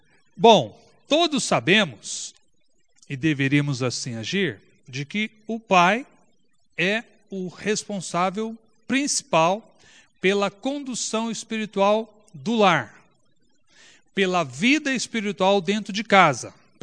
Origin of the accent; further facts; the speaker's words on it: Rubiataba, Goiás, Brazil; Aliás, quando garoto, foi um pessoal de Jundiaí lá em Rubiataba